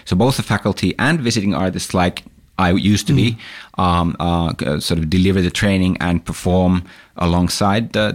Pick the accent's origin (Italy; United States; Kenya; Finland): Finland; English is a second language; now in Australia; I'm a pianist from Finland. Mm-hmm. I grew up in Finland in a kind